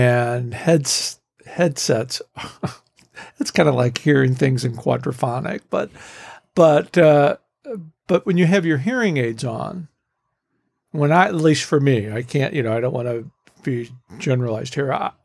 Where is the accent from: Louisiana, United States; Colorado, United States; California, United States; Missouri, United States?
Missouri, United States; St. Louis; I grew up in Tornado Alley in St. Louis, so I get it, yeah.